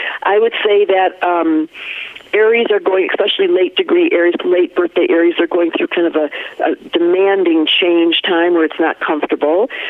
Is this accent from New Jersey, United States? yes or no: no; Detroit, Michigan, United States; now in Colorado, United States; I grew up in Detroit. I live half the time in Colorado and get ready half the time in Hawaii.